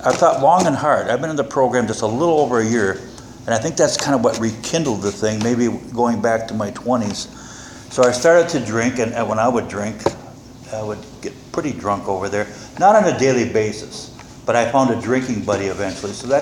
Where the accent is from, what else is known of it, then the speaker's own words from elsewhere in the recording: Milwaukee, Wisconsin, United States; I grew up in the Midwest. I was born in Milwaukee, Wisconsin. That's Brewtown, in case you didn't know or forgotten or are coming in from someplace else.